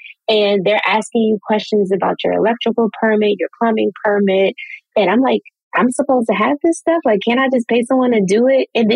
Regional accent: Washington, District of Columbia, United States; And so growing up in Washington, D.C. in Anacostia, there's still one grocery store that services over 50,000 people.

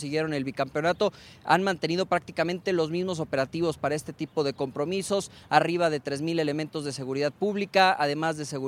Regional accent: Guadalajara, Jalisco, Mexico; lo cual, la verdad, a uno incluso como tapatío, duele decirlo

